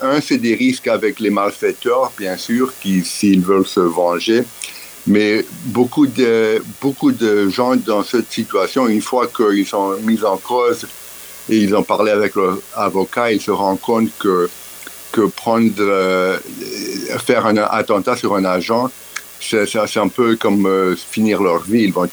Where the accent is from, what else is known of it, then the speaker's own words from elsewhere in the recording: Paris, Île-de-France, France; born there; je suis né à Paris d'une mère franco-argentine. Elle est née en Argentine, mais d'une famille française. Et mon père était un Américain qui a fait ses études de médecine à Paris